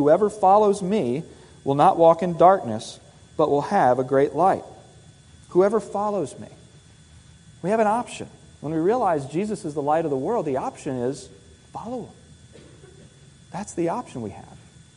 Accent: Virginia Beach, Virginia, United States; I grew up in Virginia Beach, and we would vacation in the Outer Banks of North Carolina. I lived at the beach, I vacationed at a different beach.

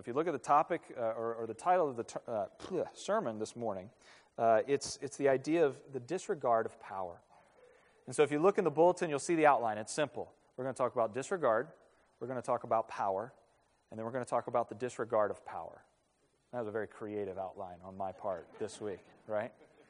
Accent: the South, United States; coming from the South, you know, growing up in the South, it's almost easier in the South to go after the idea of race and racism

